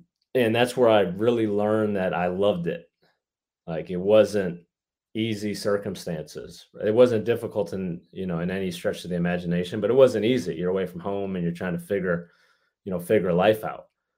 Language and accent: English; Michigan, United States; You know, I'm from Michigan. I moved around my whole life. My dad was in the military, so I've been to a lot of places. But you know, I went to high school in Michigan, went to college in Michigan